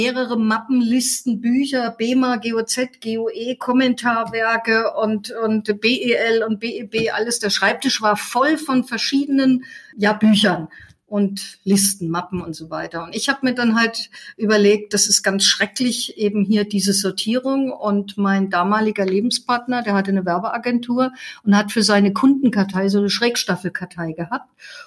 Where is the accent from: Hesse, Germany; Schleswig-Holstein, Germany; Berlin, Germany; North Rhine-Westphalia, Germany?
Hesse, Germany; Fulda; born there; now in Heidelberg, Germany; geboren bin ich in Fulda und derzeit lebe ich ja in Heidelberg und habe noch einen zweiten Wohnsitz in Leipzig seit 20 Jahren, der Liebe wegen.